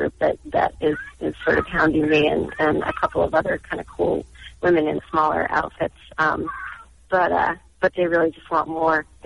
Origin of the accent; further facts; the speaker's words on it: California, United States; I grew up in Southern California.